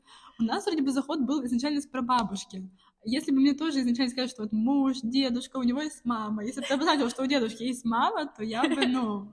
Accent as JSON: {"language": "Russian", "region": "Dagestan", "country": "Russia", "tie": "born or raised there", "said": "Мы говорим сейчас про то, что случилось в Дагестане, в республике, откуда я родом"}